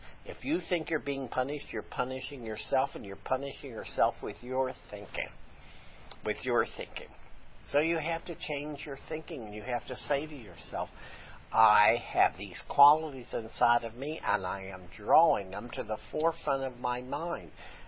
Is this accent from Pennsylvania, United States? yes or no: yes; Pennsylvania, United States; You see, in the area that I grew up in Pennsylvania, you must never think too much of yourself.